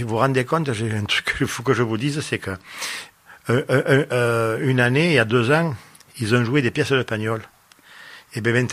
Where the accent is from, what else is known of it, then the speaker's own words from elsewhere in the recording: Marseille, Provence-Alpes-Côte d'Azur, France; accent: Marseille; j'ai attrapé l'accent qu'on attrape en naissant du côté de Marseille.